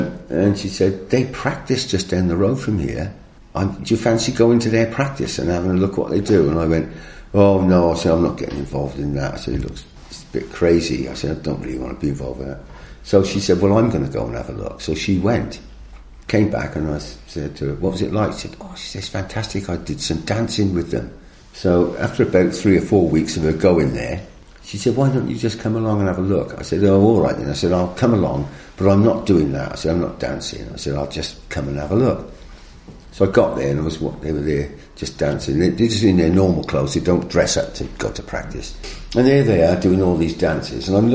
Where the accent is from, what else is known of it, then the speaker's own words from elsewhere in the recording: Chepstow, Wales, United Kingdom; I was younger and I lived in Chepstow, Caldicot area. Well, this is interesting, you know, because I'm from the Welsh-English borders.